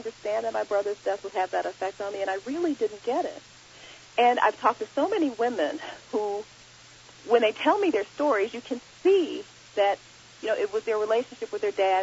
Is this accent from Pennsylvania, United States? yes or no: no; Gary, Indiana, United States; And when I was growing up in Gary, Indiana, Daryl was the brother who I adored